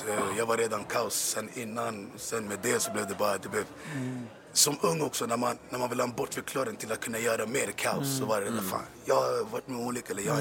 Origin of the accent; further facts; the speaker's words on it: Bromsten, Stockholm County, Sweden; Jag har två systrar. Uppväxt med mamma och pappa i Bromsten.